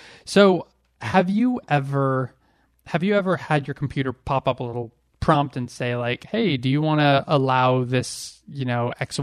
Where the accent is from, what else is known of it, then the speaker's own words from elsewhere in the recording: San Diego, California, United States; Well, I grew up in San Diego.